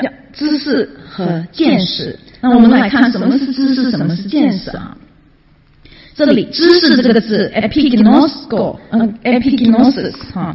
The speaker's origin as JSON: {"language": "Chinese", "country": "Malaysia", "said": "因为我是马来西亚来的，"}